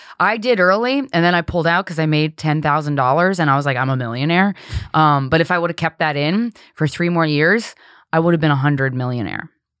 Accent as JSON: {"language": "English", "town": "Chesapeake", "region": "Virginia", "country": "United States", "tie": "born or raised there", "said": "So I spent a lot of my childhood in, Chesapeake, Virginia, because my dad was in the Navy"}